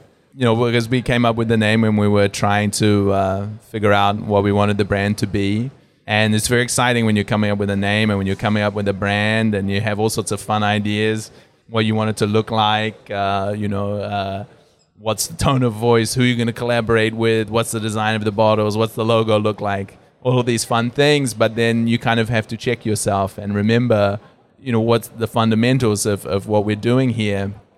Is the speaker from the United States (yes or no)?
no; New Zealand; I'm a New Zealander